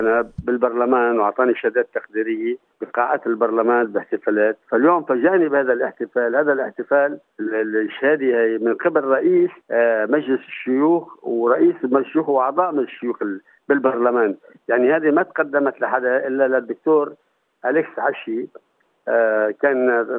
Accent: Sweida, As-Suwayda Governorate, Syria; born there; الحقيقة أنا خلقت بالسويداء، مدينة السويداء، ببيت كل تواضع، ببيت علم وثقافي وتربية وطنية، وكل أجدادنا استشهدوا بالثورات العربية دفاعا عن سوريا الحرة

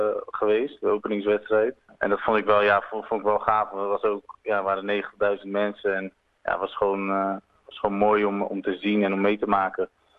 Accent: Rotterdam, South Holland, Netherlands; now in Melbourne, Australia; ik kom zelf uit Rotterdam en ik denk, daar heb je ook heel veel cultuur.

